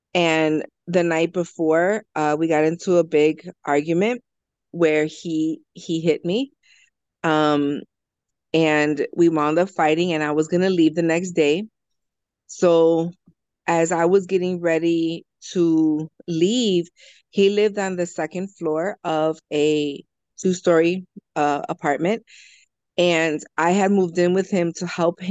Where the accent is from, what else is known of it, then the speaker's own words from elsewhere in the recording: Chicago, Illinois, United States; So I born and raised in Chicago, Latina of... My mom is Norwegian and Lithuanian, and my dad is Mexican and Native American, so I'm half white, half Mexican. Been living in Chicago my whole life.